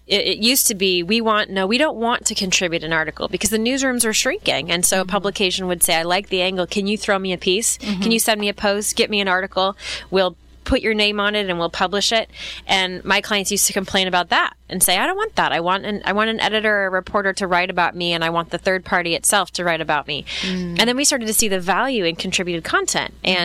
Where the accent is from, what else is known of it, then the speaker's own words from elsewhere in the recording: Midwest, United States; So I come from the Midwest, so I'm a lover of this weather and I'll never leave it. But I spent my childhood in the Midwest